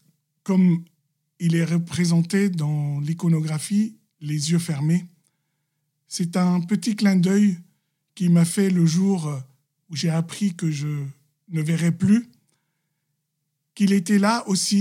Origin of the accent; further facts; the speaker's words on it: Lebanon; Je suis Libanais, chrétien, catholique, de rite maronite, une des plus vieilles églises syriaques, antiochiennes